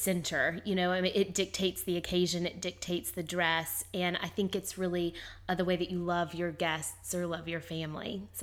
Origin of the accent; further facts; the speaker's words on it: the South, United States; my party business has grown so rapidly in New York is because as a Southerner, that adds cachet and sort of validity to my background in food.